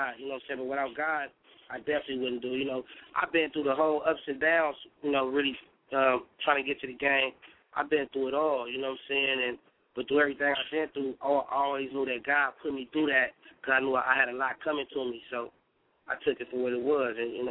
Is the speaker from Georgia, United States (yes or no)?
no; Los Angeles, California, United States; Yeah, I was born and raised in South Central, but really I got it, like, pretty much everywhere.